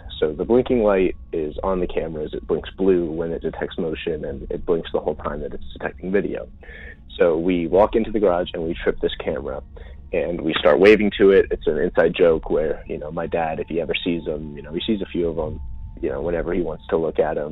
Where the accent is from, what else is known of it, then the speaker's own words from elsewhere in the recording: Cincinnati, Ohio, United States; from Cincinnati, and I live in a lot of other callers in the Ohio River Valley.